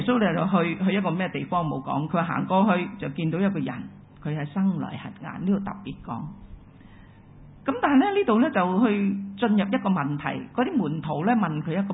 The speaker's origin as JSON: {"language": "Cantonese", "country": "China", "said": "咁今日我中國人都有時有嘅喎"}